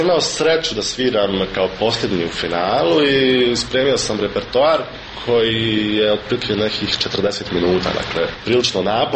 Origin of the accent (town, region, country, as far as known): Tuzla, Federation of Bosnia and Herzegovina, Bosnia & Herzegovina